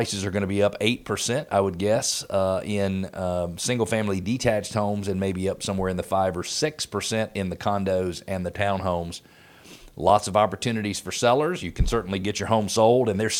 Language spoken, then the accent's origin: English; Atlanta, Georgia, United States; born there; I was born in Metro Atlanta in 1968.